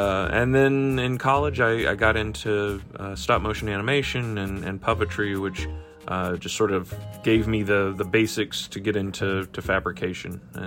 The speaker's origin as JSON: {"language": "English", "region": "Georgia", "country": "United States", "said": "I call Atlanta my home because I'm from Georgia. My family's from Georgia and still lives here"}